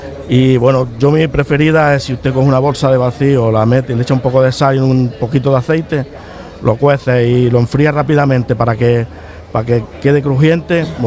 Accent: Mecina Bombarón, Andalusia, Spain; now in Otura, Spain; Yo soy de Mecina Bombarón, de La Alpujarra.

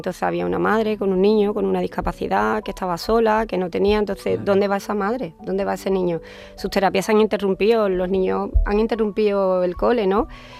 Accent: Jerez de la Frontera, Andalusia, Spain; O Jerez, yo soy de Jerez, entonces me duele, ¿no? Especialmente Jerez, me duele Andalucía, ¿no?

